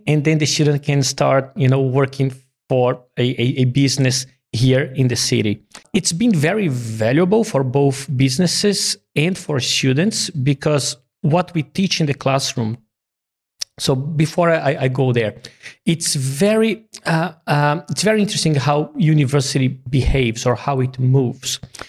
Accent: Rio de Janeiro, Brazil; English is a second language; moved away as an adult; now in Australia; I'm originally from Brazil, from Rio, did my studies over there, and came to Australia in 2003

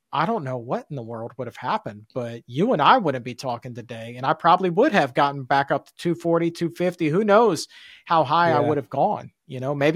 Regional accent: the South, United States; Like, growing up in the South, I loved grits.

